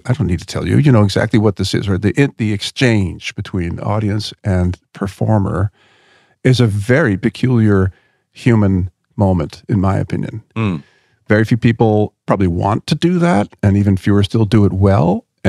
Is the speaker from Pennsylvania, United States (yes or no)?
yes; Philadelphia, Pennsylvania, United States; I grew up in Philadelphia